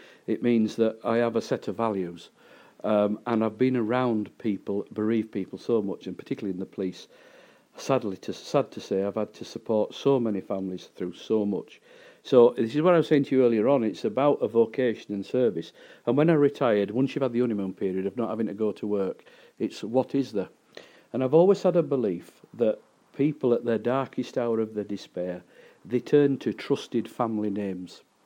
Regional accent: Keighley, Yorkshire and the Humber, United Kingdom; I got the most amount of beatings when I were in my hometown of Keighley.

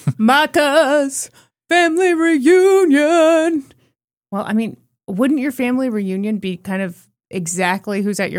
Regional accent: United States; I loved Hamilton, obviously, because I'm an American.

